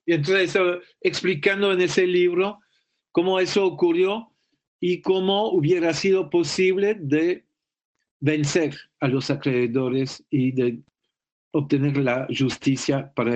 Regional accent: Belgium; en mi país, Bélgica, contra el bloqueo de Cuba

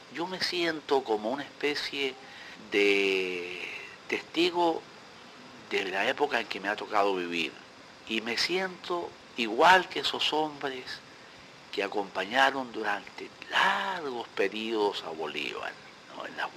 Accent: Chile; born there; nací en Chile, en donde hoy hay un lujoso hotel, en el Hospital San Borja.

